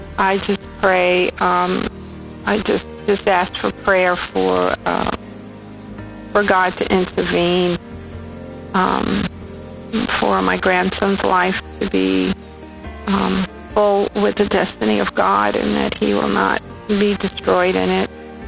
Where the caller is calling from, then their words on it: New York, United States; I'm calling from New York.